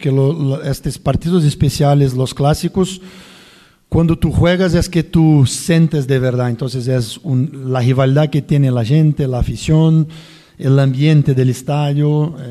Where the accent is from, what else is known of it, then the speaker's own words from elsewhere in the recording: Brazil; Spanish is a second language; Yo vengo de Brasil, de jugar clásicos muy importantes.